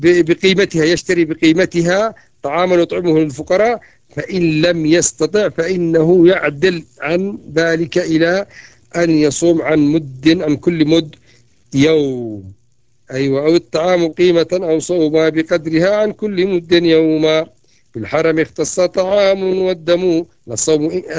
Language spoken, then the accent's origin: Arabic; Yemen; والضبع أيضا هذا صيد يسموهم عندنا في اليمن يسموه العرجة